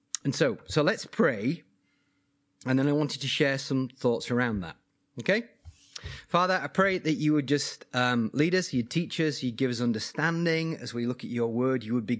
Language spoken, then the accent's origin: English; England, United Kingdom; now in New Zealand; I'm an Englishman, but is really a New Zealander at heart and in passport and everything else.